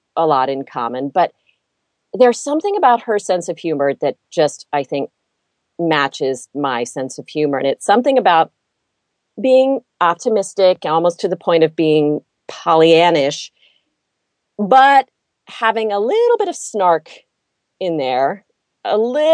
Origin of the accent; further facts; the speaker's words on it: the South, United States; I'm from the South. She's from Chicago, from city. I'm from small towns, although I've lived in big cities.